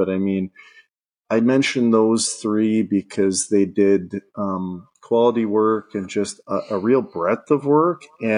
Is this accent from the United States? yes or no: no; Canada; being Canadian is a lot of fun for me because, you know, it's a stereotype, but it's true. We all love hockey.